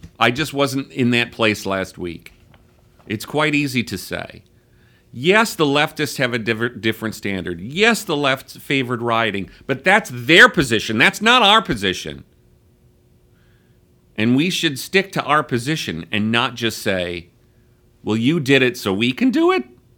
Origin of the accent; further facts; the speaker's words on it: Viroqua, Wisconsin, United States; I grew up in Viroqua, Wisconsin. It was a town when I was growing up of about 3,700 people.